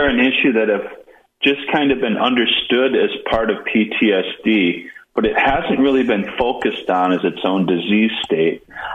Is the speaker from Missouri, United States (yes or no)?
no; Minnesota, United States; Well, I grew up in Minnesota, and I'm a proud Minnesotan.